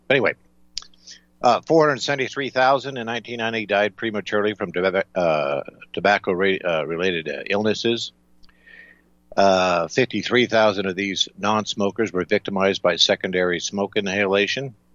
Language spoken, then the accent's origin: English; Las Vegas, Nevada, United States; I remember growing up in Las Vegas.